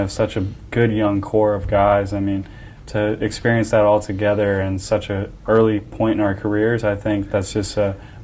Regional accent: Antioch, Illinois, United States; Yeah, Kenosha is real close to where I grew up in Antioch, Illinois.

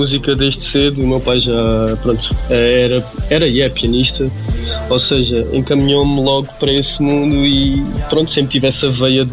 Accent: Évora, Alentejo, Portugal; Certo, sou de Évora e lá está, fui para o conservatório assim que deu para entrar no regime articulado da escola.

